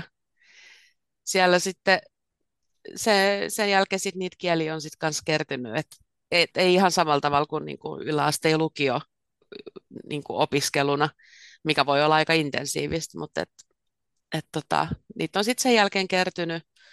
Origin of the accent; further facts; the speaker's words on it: Turku, Southwest Finland, Finland; Mä olen turkulainen ja mä kävin klassikossa kouluni.